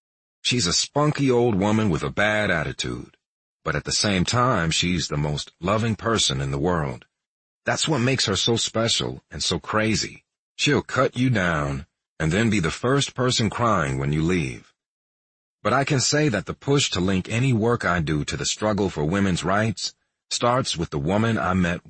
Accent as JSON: {"language": "English", "town": "Houston", "region": "Texas", "country": "United States", "said": "Bernie's people saw me on television wearing his hat and knew I was from Houston, so they tracked down my dad's number"}